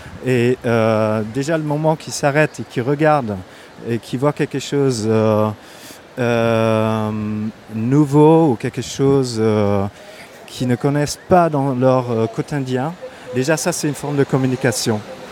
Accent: Normandy, France; J'ai grandi en Normandie, alors je parle français, je suis assez francophile. … Alors je me sens bien en France, et ici particulièrement à Marseille.

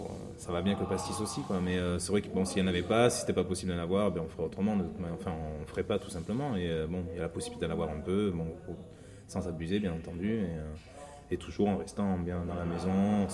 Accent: Marseille, Provence-Alpes-Côte d'Azur, France; quand je dis que je suis de Marseille, de suite, c'est le mot Zidane qui sort

